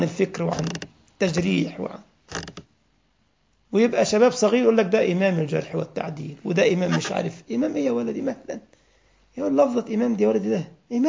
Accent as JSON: {"language": "Arabic", "country": "Egypt", "said": "كنت أدرس في مسجد من المساجد في بلدنا مصر"}